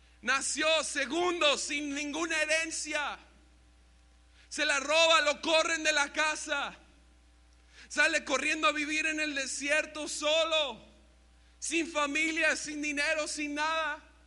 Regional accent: Nayarit, Mexico; Tengo acento y no sé por qué. Pero sí soy mexicano. Y sí soy nayarita.

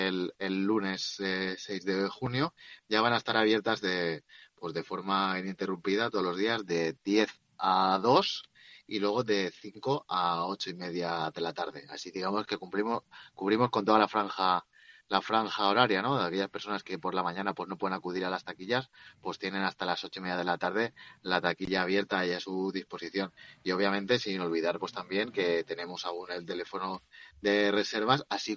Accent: Valencia, Valencian Community, Spain; yo que soy de Valencia abonado, es la mejor.

